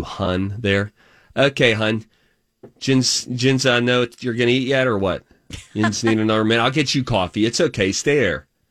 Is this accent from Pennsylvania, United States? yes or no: yes; Pittsburgh, Pennsylvania, United States; Philly? I'm from Pittsburgh.